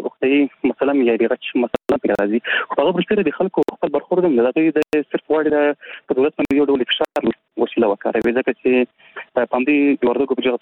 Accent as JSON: {"language": "Pashto", "region": "Paktika", "country": "Afghanistan", "said": "زه د پکتیکا یم"}